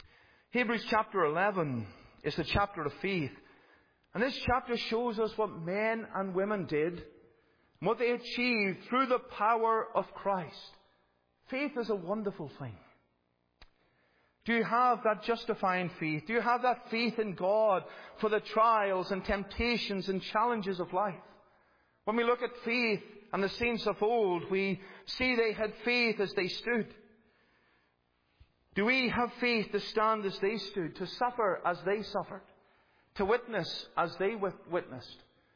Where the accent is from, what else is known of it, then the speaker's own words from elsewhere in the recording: Northern Ireland, United Kingdom; A few years later, I moved back to Northern Ireland, and what happened? My accent changed again back to somewhat of its original voice.